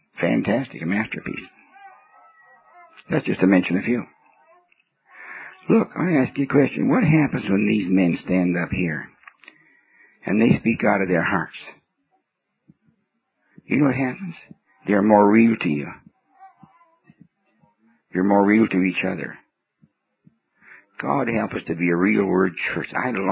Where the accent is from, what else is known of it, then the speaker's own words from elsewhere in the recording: Canada; born there; I'm a Canadian by birth.